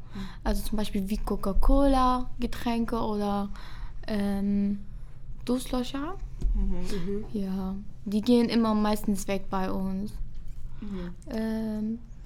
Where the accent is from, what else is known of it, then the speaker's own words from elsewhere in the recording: Iraq; first language Arabic; German is a second language; Ich bin 24 Jahre alt. Ja, ich komme aus dem Irak und ich rede Arabisch noch, Deutsch auch.